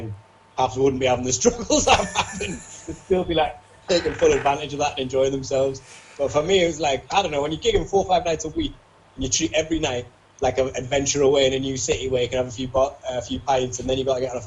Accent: Tyneside, North East England, United Kingdom; Because like I grew up in Tyneside, and then like, do you know, I mean, I grew up in Tyneside.

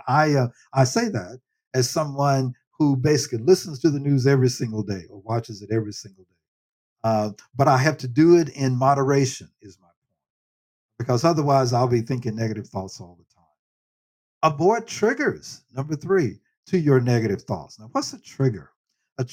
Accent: Nashville, Tennessee, United States; And translation of that, as I understood as a kid growing up in Nashville, was, you know, you want to keep busy.

